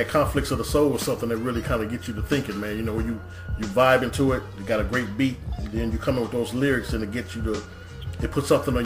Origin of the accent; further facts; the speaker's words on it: Milwaukee, Wisconsin, United States; I'm from Milwaukee, everything is popping here, man